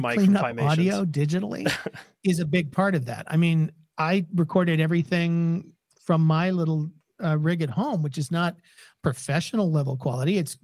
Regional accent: England, United Kingdom; because I went in there and I'm like, yes, I'm from England, you know, and this is the way that I talk

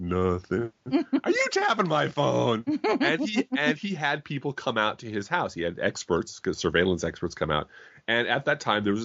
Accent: United States; That's a line I just personally, as an American, cannot cross.

